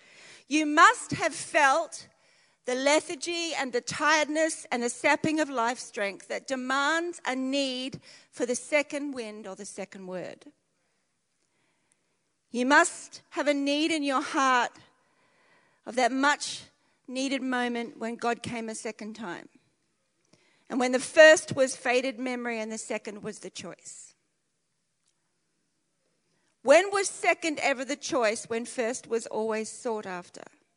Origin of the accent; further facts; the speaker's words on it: Australia; I am Australian. There's the elephant in the room done. And we are taught as Australians that we always have to win at everything.